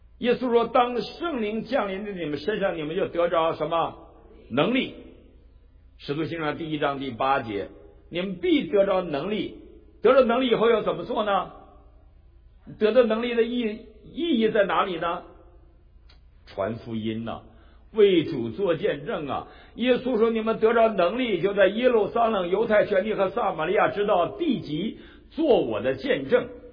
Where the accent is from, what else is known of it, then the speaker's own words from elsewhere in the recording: China; 过去在我们在中国大陆成长的过程中，我们对教会都有一些误解。